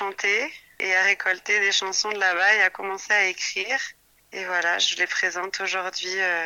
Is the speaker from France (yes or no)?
yes; Briançon, Provence-Alpes-Côte d'Azur, France; born there; Je suis née ici à Briançon